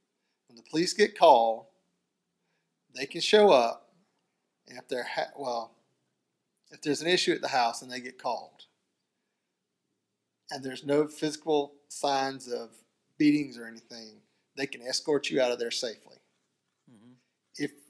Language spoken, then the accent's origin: English; South Carolina, United States; met in a nightclub in Spartanburg, South Carolina, my home state.